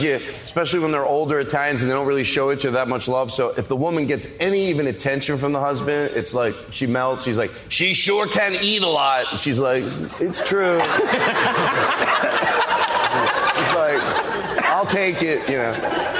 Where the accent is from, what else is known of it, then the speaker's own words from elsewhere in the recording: Philadelphia, Pennsylvania, United States; Philadelphia, the suburbs.